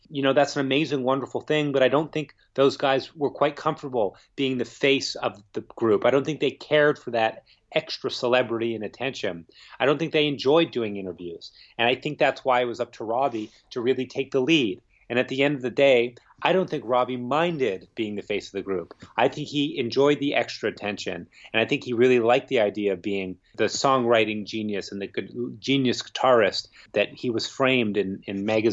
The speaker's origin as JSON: {"language": "English", "town": "Toronto", "region": "Ontario", "country": "Canada", "tie": "born or raised there", "said": "Well, it's quite interesting because I grew up in this town. This is my hometown. I still live in Toronto."}